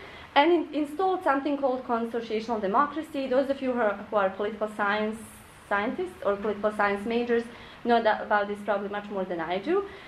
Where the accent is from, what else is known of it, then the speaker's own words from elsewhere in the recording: Bihać, Federation of Bosnia and Herzegovina, Bosnia & Herzegovina; English is a second language; I'm from Bihać, town in the north.